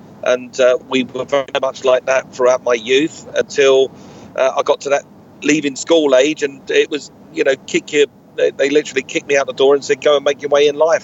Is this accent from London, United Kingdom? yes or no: yes; Brixton, London, United Kingdom; I grew up in South London, Brixton, and I'm very much a Londoner at heart. I still am. I still got, you know, a house in London, and we still got our ties in London.